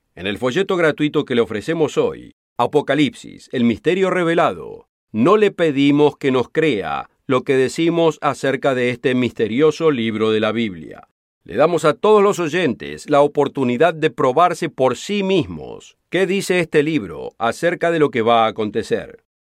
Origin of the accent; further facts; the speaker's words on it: United States; Yo soy estadounidense y yo amo mi país.